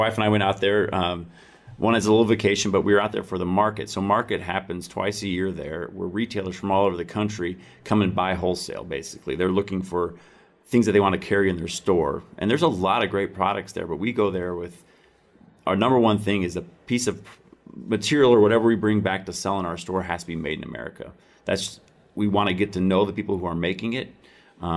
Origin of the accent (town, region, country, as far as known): Iowa, United States; born or raised there